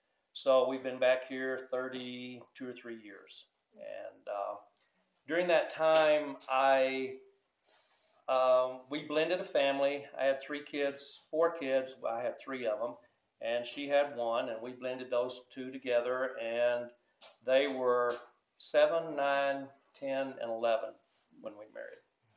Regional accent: Bible Belt, United States; I was raised in the Bible Belt, Southern Baptist, under the law.

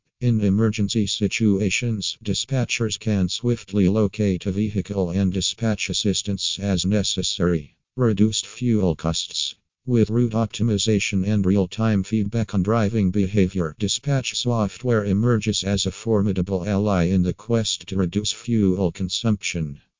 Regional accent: Pennsylvania, United States; from Pennsylvania and USA.

